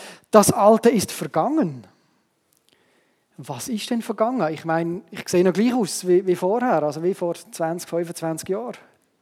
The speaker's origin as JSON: {"language": "German", "country": "Switzerland", "said": "Und dann sind wir Schweizer, oder?"}